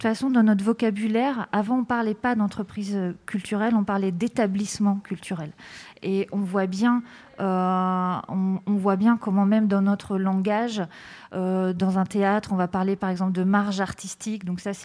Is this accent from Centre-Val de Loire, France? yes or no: yes; Châteauroux, Centre-Val de Loire, France; born there; Alors j'ai commencé dans ma ville natale à Châteauroux.